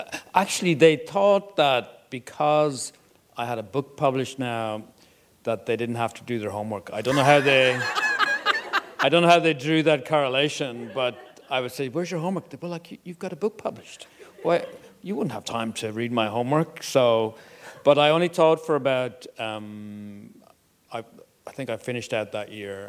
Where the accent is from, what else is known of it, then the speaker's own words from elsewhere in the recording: Ireland; accent: Irish; Can you understand my Irish accent?